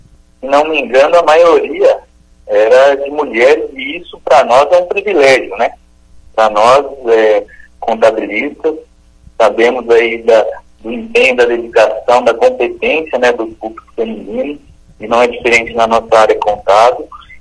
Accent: Maringá, Paraná, Brazil; sou de 86, né? Nasci, minha família é daqui também, então, como a gente fala por aqui, sou nascido e criado em Maringá.

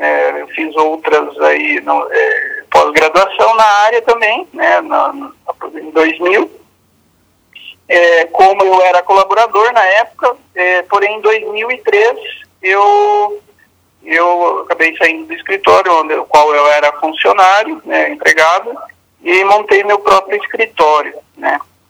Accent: Toledo, Paraná, Brazil; Eu sou de Toledo, sou nascido aqui em Toledo, né? Eu iniciei na contabilidade, tenho 44 anos

